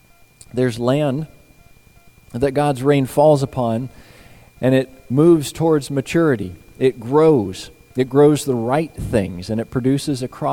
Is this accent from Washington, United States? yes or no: yes; Washington, United States; also born or lived in Idaho; I grew up in the Palouse over eastern Washington, northwest Idaho there. A lot of farmland.